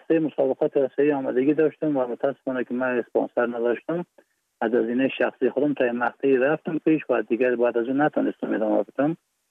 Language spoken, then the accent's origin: Persian; Afghanistan; also born or lived in Iran; بلند ایران هستم و 31 سال سنم هست. از ولایت بغلان هستیم و متولد ایران هستم